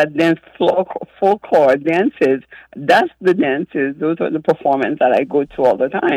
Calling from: Pembroke Pines, Florida, United States; I'm calling you from Pembroke Pines, Florida.

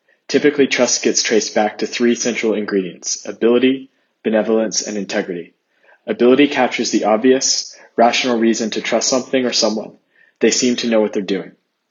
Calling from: Zurich, Switzerland; I'm coming from Zurich, Switzerland.

